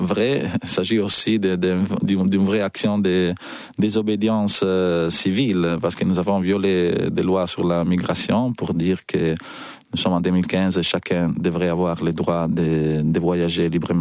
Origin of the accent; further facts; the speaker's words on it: Italy; French is a second language; en tant qu'Italienne, c'est quelque chose qui me touche directement.